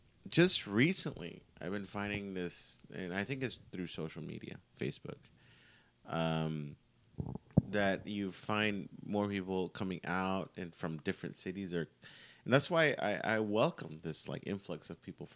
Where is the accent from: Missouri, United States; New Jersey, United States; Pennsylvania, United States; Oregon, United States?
Oregon, United States; Salem; And I came from Salem, and I'm like